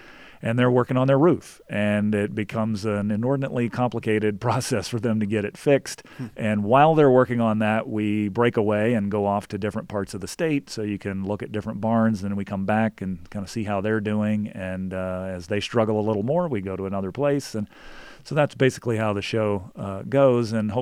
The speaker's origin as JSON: {"language": "English", "region": "Virginia", "country": "United States", "tie": "born or raised there", "lives_now": "Montana, United States", "said": "I actually have been in Montana for over 30 years, but I grew up in Virginia, and my grandfather had a beef cattle farm"}